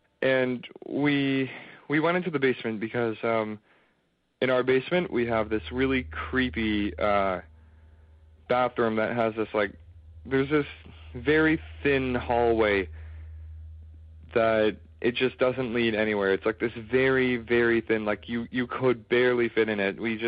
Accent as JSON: {"language": "English", "town": "Toronto", "region": "Ontario", "country": "Canada", "said": "and I'm from Toronto."}